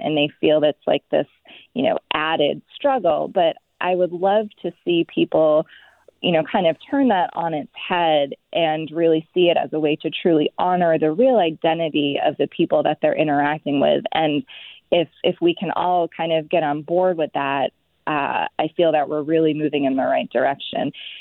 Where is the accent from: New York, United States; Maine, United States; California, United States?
Maine, United States; So I'll say … I'm from the Penobscot Nation